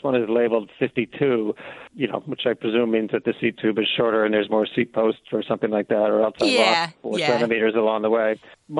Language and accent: English; Chicago, Illinois, United States; So I grew up in the North Shore of Chicago, and, you know, it was the place well documented in all the John Hughes movies